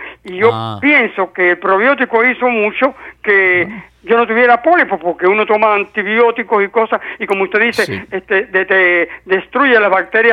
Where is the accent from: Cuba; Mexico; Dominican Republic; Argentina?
Cuba; moved away; Cuando salí de Cuba eran 5'5", ahora soy 5'2.75".